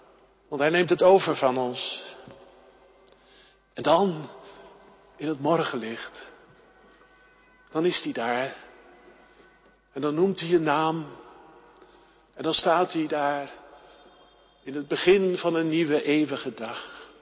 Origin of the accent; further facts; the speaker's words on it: Delft, South Holland, Netherlands; Ik kom uit Delft